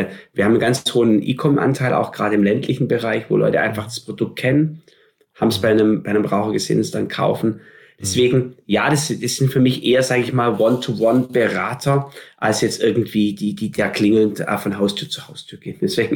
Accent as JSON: {"language": "German", "town": "Stuttgart", "region": "Baden-Württemberg", "country": "Germany", "tie": "born or raised there", "said": "Ich bin gebürtiger Stuttgarter im Schwabenland, auf dem Land."}